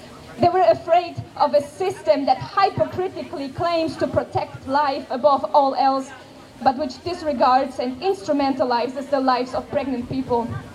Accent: Poland; first language Polish; English is a second language; and I'm from Poland.

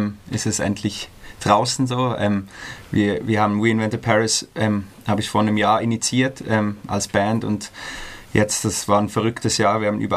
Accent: Basel, Basel-Stadt, Switzerland; Ja, ich komme aus Basel

